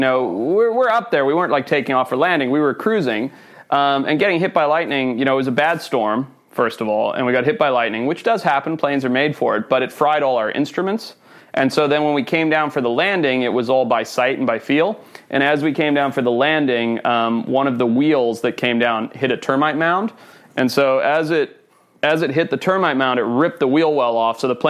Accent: Zimbabwe; I grew up in Zimbabwe, in the bush in southern Africa, and my family owned safari businesses.

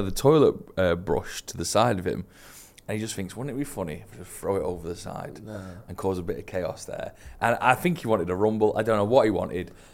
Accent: Manchester, North West England, United Kingdom; And they know we're from Manchester.

